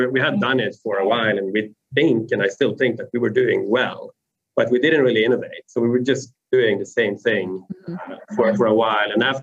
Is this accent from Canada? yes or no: no; Sweden; English is a second language; I would probably go with Sweden first. So my home country. I haven't been able to go for a while now because of COVID, so just to see family again.